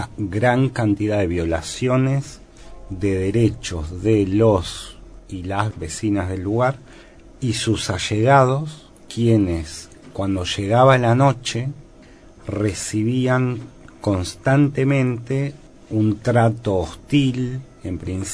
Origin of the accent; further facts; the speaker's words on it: Esquel, Chubut, Argentina; now in Comarca Andina, Argentina; Sí, de ahí vengo, si bien vivo en la comarca desde el año 2008